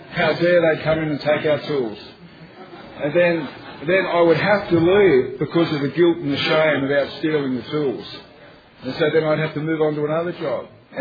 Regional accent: Sydney, New South Wales, Australia; they sort of said, where are you from? And I said, Sydney.

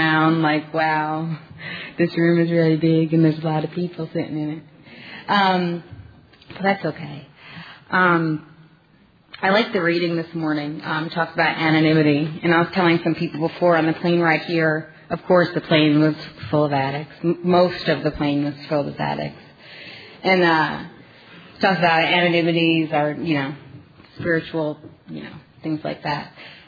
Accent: New Jersey, United States; I'm an addict from New Jersey.

